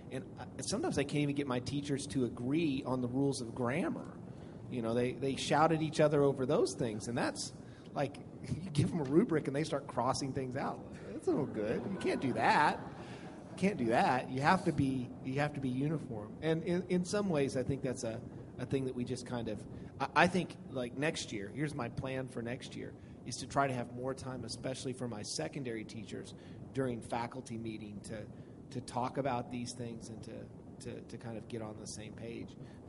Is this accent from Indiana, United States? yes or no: yes; Indiana, United States; I'm from Indiana.